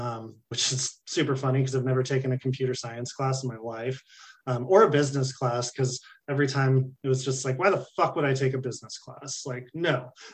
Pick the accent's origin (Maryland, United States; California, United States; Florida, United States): California, United States; I'm from California. I've never seen that shit.